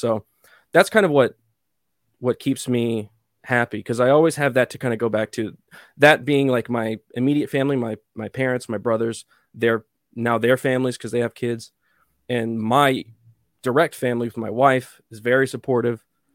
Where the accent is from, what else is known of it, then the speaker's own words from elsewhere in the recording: San Angelo, Texas, United States; also born or lived in Austin; I was originally born in Austin, the mm-hmm. crazy hippie town. Originally it used to be a crazy hippie town. Now it's a communist town. And I was only there for like a year or so of my life. And then I moved to West Texas, where my family was originally from, San Angelo.